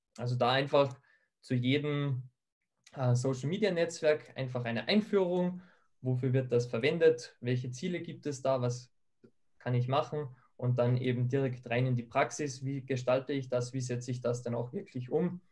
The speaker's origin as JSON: {"language": "German", "country": "Austria", "said": "ich komme aus Österreich und ich bin seit nun mittlerweile gut 2 Jahren bei euch als Dozent mit dabei."}